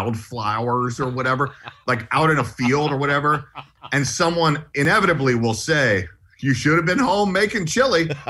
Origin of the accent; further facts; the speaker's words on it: Atlanta, Georgia, United States; moved away; You know, I grew up in Atlanta and, you know, originally grew up rooting for the Braves. I ended up leaving when they started getting good